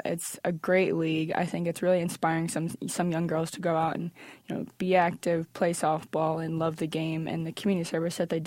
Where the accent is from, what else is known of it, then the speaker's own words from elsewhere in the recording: Forest Park, Illinois, United States; also born or lived in Glen Ellyn; Yes, I grew up in Forest Park, and then I moved to Glen Ellen during high school.